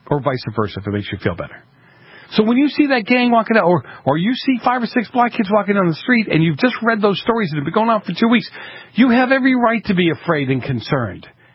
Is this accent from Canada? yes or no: no; Boston, Massachusetts, United States; now in Los Angeles, United States; When I grew up in Boston, when I grew up in the Italian section, yeah, the Guinea section of Boston, these people were just off the boat.